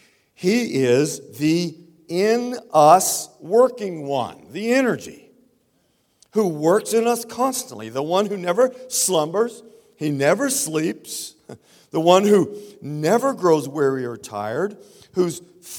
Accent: Texas, United States; God is the energy working in, I'm from Texas, but this is a good translation from the Greek.

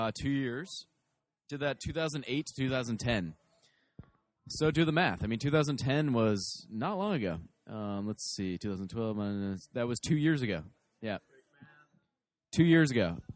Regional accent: Needham, Massachusetts, United States; now in San Francisco, United States; I grew up in Boston, outside of Boston, in Needham.

